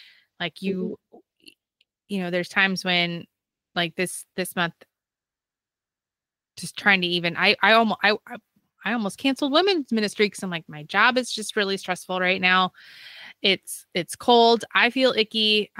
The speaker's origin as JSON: {"language": "English", "region": "Michigan", "country": "United States", "accent": "Michigan", "said": "my Michigan accent doesn't always sound like the Tennessee one or Ohio"}